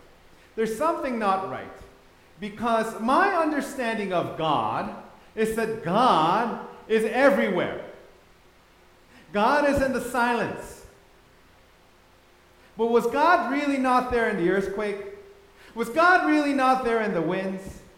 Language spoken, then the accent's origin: English; Thailand; Now, I grew up in Thailand.